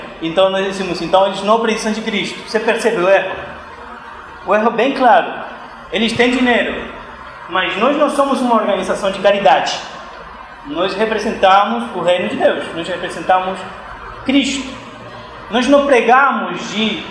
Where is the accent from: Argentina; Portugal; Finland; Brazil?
Argentina; Obrigado por me aceitar, mesmo sendo argentino.